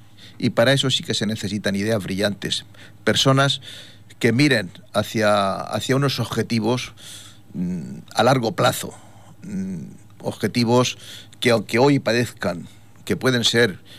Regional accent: Torrevieja, Valencian Community, Spain; Yo soy muy de Torrevieja, quiero mucho a mi pueblo

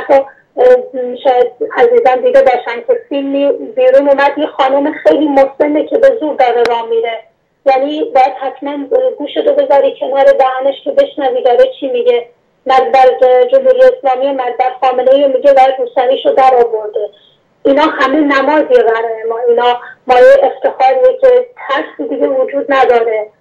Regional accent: Sanandaj, Kurdistan, Iran; من تو منطقه بزرگ شدم، من از سنندج اومدم، از سنندج ایران

